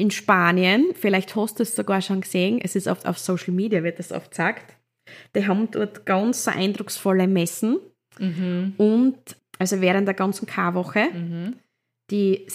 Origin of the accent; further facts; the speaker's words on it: Austria; bei uns in Österreich